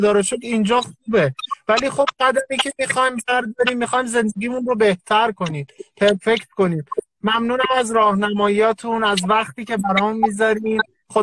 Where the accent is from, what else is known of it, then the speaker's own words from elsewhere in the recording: Hamadan, Iran; بنده از همدان هستم.